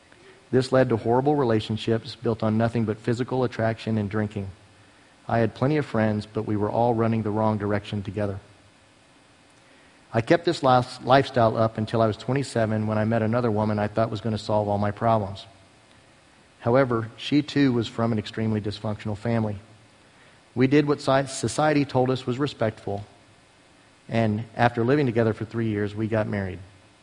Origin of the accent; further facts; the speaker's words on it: San Antonio, Texas, United States; I was raised in San Antonio by my parents until the age of 8, when my father, who was in the Army, went to Vietnam for a year.